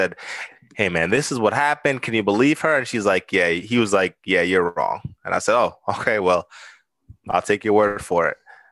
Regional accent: Saint Mary, Jamaica; also born or lived in Kingston; So I was born in Jamaica. I was born in Kingston, Jamaica. My family lived in St. Mary, which is essentially in the mountains. Beautiful, you know, low income. It's a lot of small houses, just kind of niched up there.

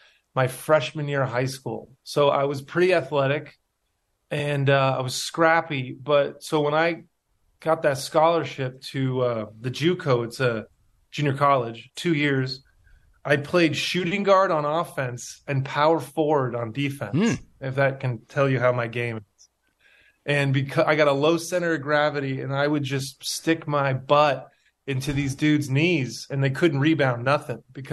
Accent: United States; I'm a, you know, we're American. We're used to violence.

